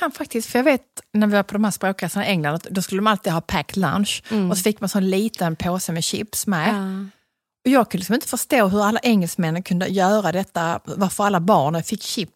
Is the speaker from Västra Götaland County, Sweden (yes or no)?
no; Skåne, Sweden; accent: Skåne; när jag pratar skånska i Stockholm